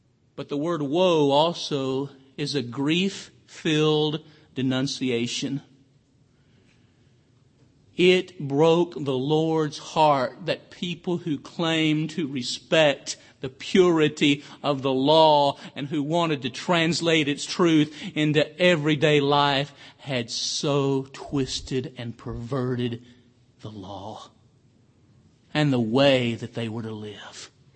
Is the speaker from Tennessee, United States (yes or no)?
yes; Tennessee, United States; now in Texas, United States; I am from Tennessee. Thankful to be a Texas preacher.